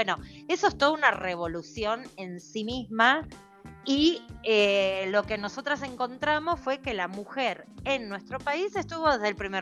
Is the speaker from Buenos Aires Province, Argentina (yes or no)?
yes; Quilmes, Buenos Aires Province, Argentina; las cuatro somos de Quilmes